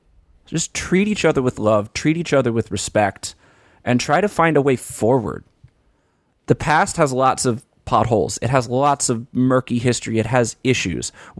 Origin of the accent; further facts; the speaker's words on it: Louisiana, United States; You know, I come from Louisiana, they come from New York or from different parts of North Carolina.